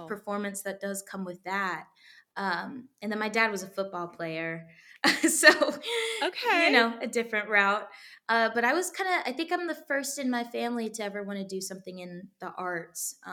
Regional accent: Texas, United States; now in New York, United States; So first step for me, like I said, I was raised in Texas.

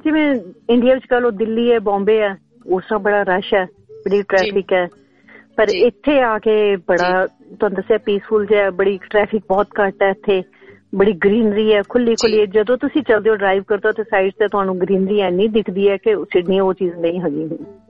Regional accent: Jalandhar, Punjab, India; also born or lived in Amritsar; now in Australia; ਮੈਂ ਵੈਸੇ ਜਲੰਧਰ ਤੋਂ ਹਾਂ, ਪਰ ਮੇਰਾ ਬਰਥ ਗੁਰੂ ਦੀ ਨਗਰੀ ਅੰਮ੍ਰਿਤਸਰ ਦਾ ਹੈ।

